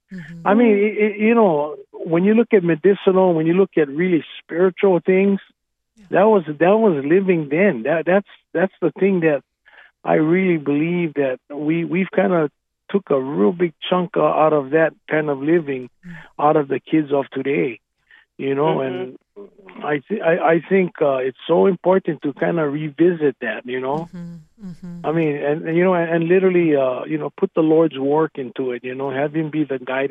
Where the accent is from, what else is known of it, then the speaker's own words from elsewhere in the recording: Laie, Hawaii, United States; So I grew up on the North Shore in a little town called Laie. My parents were Mormons, my mom and dad. My dad worked for the church and the Navy. He was in Pearl Harbor. And so we grew up very much a Christian family